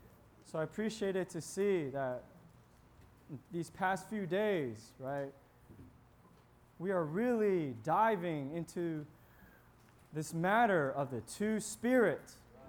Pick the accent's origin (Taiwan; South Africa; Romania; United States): Taiwan; I was born in Taiwan, and I spent a lot of my early childhood years with my grandparents.